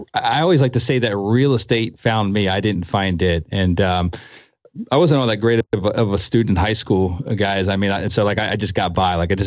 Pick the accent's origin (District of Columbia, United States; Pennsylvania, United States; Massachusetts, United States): Pennsylvania, United States; I grew up in Pennsylvania.